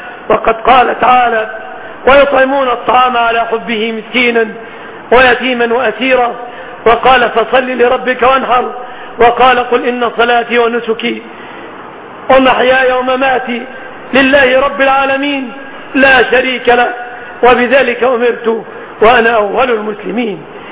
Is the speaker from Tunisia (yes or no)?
no; Egypt; بلادنا مصر